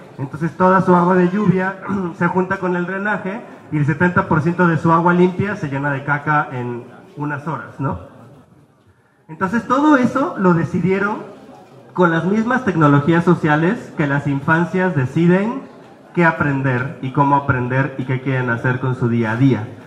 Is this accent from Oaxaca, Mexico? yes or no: yes; Oaxaca, Mexico; Vengo de Oaxaca